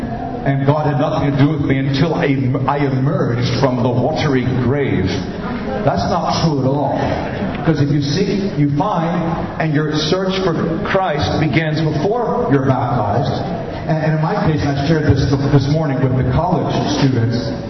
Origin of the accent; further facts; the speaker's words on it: Florida, United States; born there; moved away; also born or lived in London; I was born in Florida, this state, and lived mainly in the eastern U.S. at that time. Moved to London on the mission team in 1982.